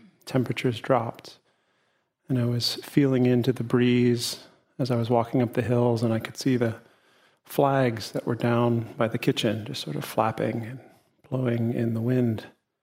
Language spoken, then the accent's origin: English; Midwest, United States; I come from the Midwest, so I know the power of wind with tornadoes.